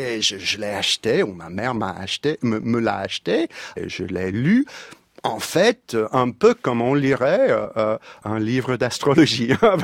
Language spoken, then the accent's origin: French; California, United States; Oh, vous savez, j'ai grandi en Californie, et j'étais entouré par des amateurs, disons, de la pensée ésotérique.